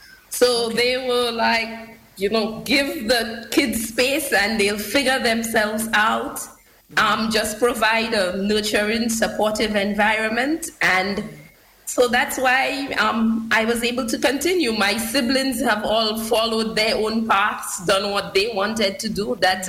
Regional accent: Castries, St. Lucia; I grew up in Sans Souci area and then in Somersdale in Castries. Yes, right there in Sans Souci.

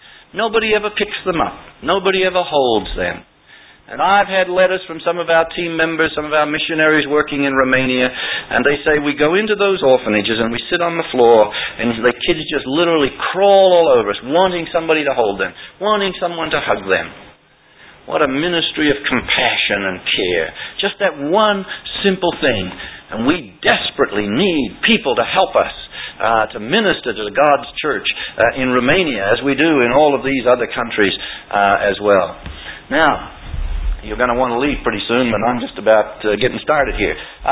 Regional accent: Australia

